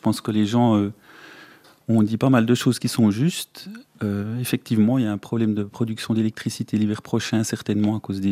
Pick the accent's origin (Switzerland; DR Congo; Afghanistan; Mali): Switzerland; on est de la Suisse, on doit aussi participer à cet effort d'économie de gaz